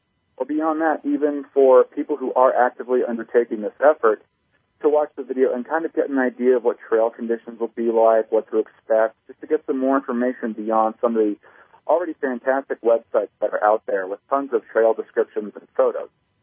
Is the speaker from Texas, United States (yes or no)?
no; Virginia, United States; Spent my whole life growing up in the Northern Virginia area, and there's nothing remotely near what would be considered a mountain out in that area.